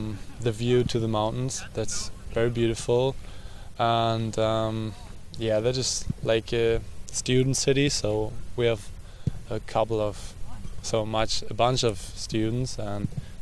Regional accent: Kiel, Schleswig-Holstein, Germany; now in Burlington, United States; In the northern part. So, in Kiel, it's nearby Hamburg.

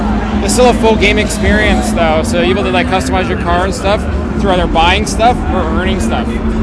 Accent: Canada; Yeah, same in Canada. That's where I'm from.

